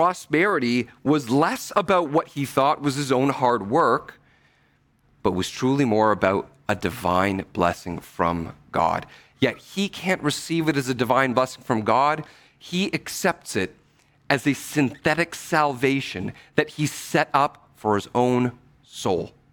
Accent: Stouffville, Ontario, Canada; I grew up in Stouffville, went to school for university in Virginia.

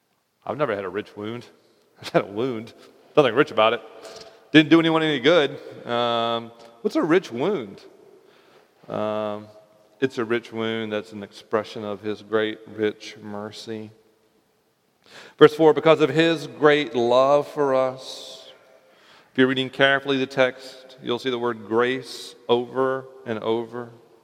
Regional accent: the South, United States; I grew up in the South, in a small rural town, which means I heard about being saved all the time.

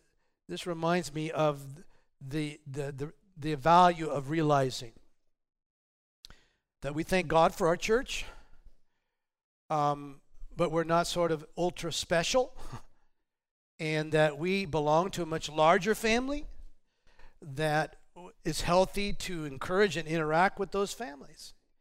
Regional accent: California, United States; And then we introduced ourselves from Northern California, you know.

